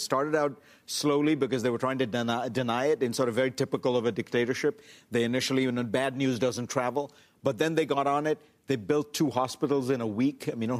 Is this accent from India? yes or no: yes; India; I grew up in India.